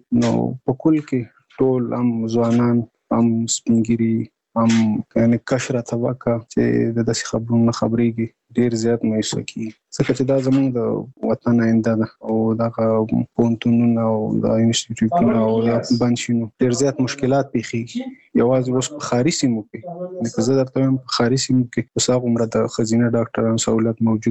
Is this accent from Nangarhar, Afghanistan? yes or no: yes; Nangarhar, Afghanistan; now in Kabul, Afghanistan; زموږ کور په ننګرهار کې دی، زه په کابل کې یم